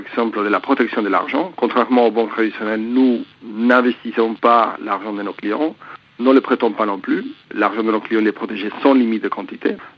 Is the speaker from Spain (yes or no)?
yes; Spain; now in United Kingdom; Moi, je suis espagnol, j'ai vécu en 6 pays dans l'Union européenne.